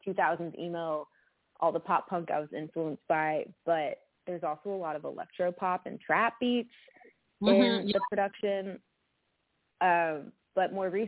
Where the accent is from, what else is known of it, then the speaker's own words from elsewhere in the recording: Boston, Massachusetts, United States; We grew up in Boston. It was a big city.